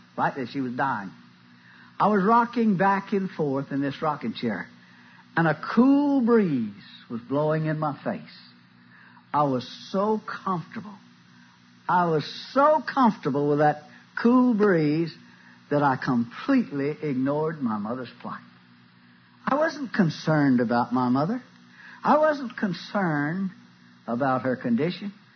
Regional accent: Mississippi, United States; It was my old home site where I was raised. And I grew up in the Great Depression in the state of Mississippi.

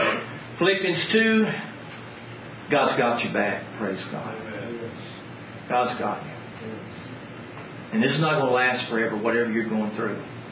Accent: Dallas, Texas, United States; When I was a kid, we grew up in Dallas, and there was a huge orphan's home there, and we'd go by.

